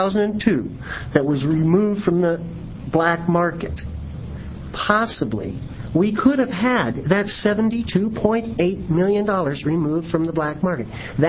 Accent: Glide, Oregon, United States; I come from Glide, Oregon.

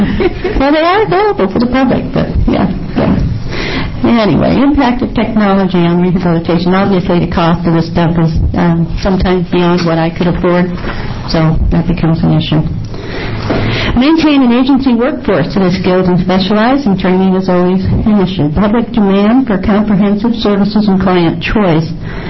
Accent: Silverton, Oregon, United States; And then myself, American Council of the Blind, and I'm from Silverton.

